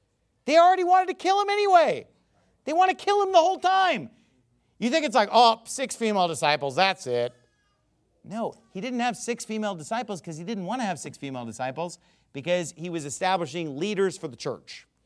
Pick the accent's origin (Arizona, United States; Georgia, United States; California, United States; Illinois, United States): California, United States